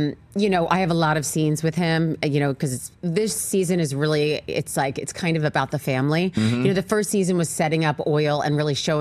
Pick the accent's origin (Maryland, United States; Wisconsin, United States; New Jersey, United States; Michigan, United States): New Jersey, United States; Cherry Hill; I was with my mom, and you know, I grew up in Cherry Hill, which is 10 minutes from Philly.